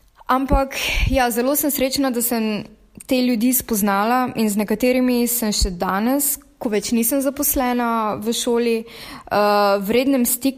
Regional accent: Prekmurje, Slovenia; now in Berlin, Germany; Ker sama prihajam iz Prekmurja, tam nisem imela nikoli veliko možnosti

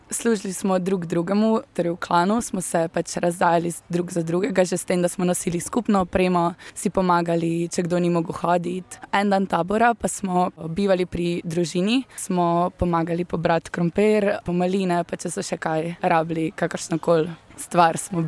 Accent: Bela krajina, Slovenia; Jaz sem pa iz Bele krajine

